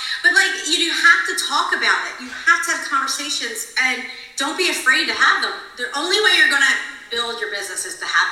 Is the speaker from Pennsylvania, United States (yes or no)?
yes; Philadelphia, Pennsylvania, United States; we're different from Midwest people, us Philly people, so us East Coast people.